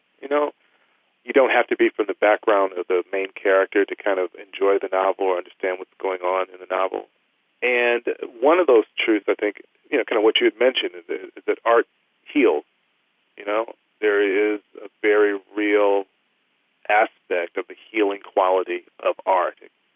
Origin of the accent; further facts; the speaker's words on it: Missouri, United States; moved away as an adult; also born or lived in New York City; I was born and raised in Missouri and went to school in Iowa, in college in Iowa, and moved to New York City after graduation.